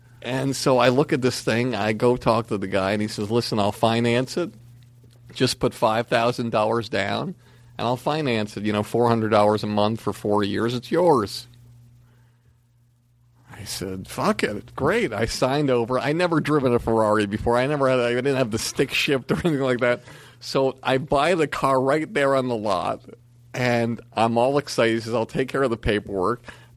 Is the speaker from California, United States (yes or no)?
no; Longmeadow, Massachusetts, United States; because I'm this schlub from Longmeadow, Massachusetts.